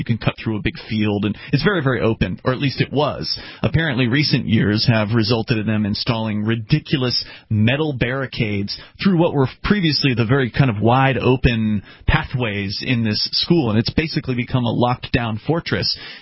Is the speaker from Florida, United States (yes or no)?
yes; Florida, United States; But the campus is still down there where I went. I'm from Florida originally.